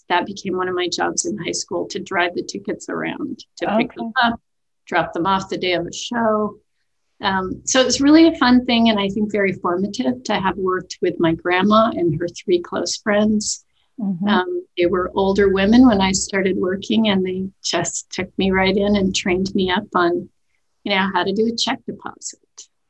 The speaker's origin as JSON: {"language": "English", "town": "Oakland", "region": "California", "country": "United States", "tie": "born or raised there", "said": "I grew up in the Oakland Hills in the East Bay area, San Francisco Bay area, on a little street in a fairly wooded area."}